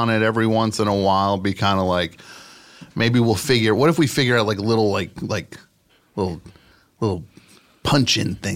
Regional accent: New Jersey, United States; I'm from New Jersey.

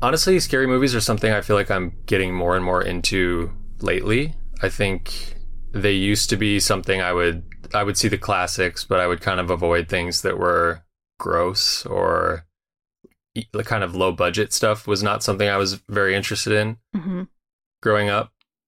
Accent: Minnesota, United States; Okay, a young … is growing up in Minnesota. He's in eighth grade.

